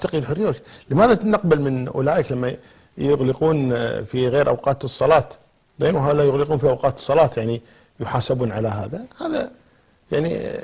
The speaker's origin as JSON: {"language": "Arabic", "country": "Kuwait", "said": "عندنا في الكويت"}